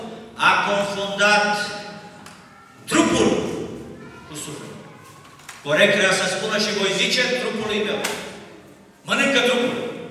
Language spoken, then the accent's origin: Romanian; Romania; Eu venim din România